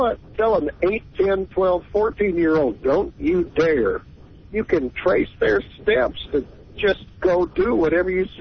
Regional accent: the South, United States; I heard every word that you heard, and I grew up in the South. When I moved to the state of Wisconsin

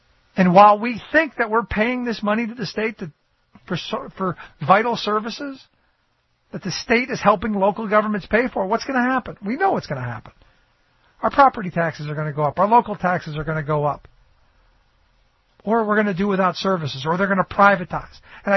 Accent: Cleveland, Ohio, United States; I think about where I grew up in Cleveland, the big card producer, American Greetings

